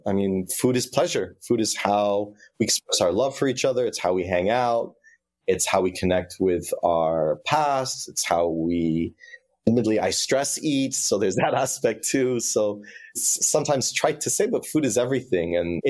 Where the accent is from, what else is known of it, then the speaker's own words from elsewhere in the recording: Lebanon; now in United States; I teach at the law school at the University of Oregon. I used to be a lawyer in Toronto, and I'm originally from Lebanon.